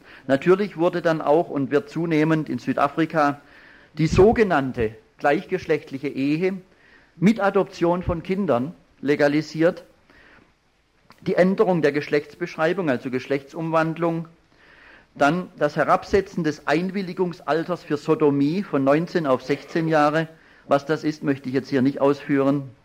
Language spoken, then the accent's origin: German; Germany; Wie Sie hören, ich bin ja Deutscher und deshalb möchte ich auch einiges aus der deutschen Situation als warnendes Beispiel bringen